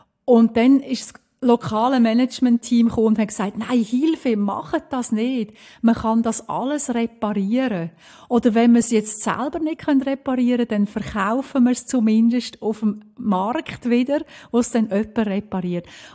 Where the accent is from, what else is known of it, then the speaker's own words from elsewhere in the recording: Switzerland; moved away; Wir sind aus der Schweiz weggegangen mit viel Motivation und mit einem Risikokapital und haben aber natürlich nicht alles mitgenommen.